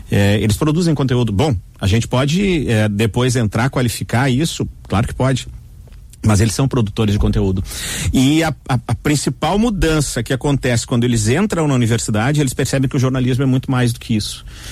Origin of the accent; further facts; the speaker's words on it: Santa Cruz do Sul, Rio Grande do Sul, Brazil; eu vim de Santa Cruz do Sul, de onde eu sou, para a Famecos para trabalhar em rádio.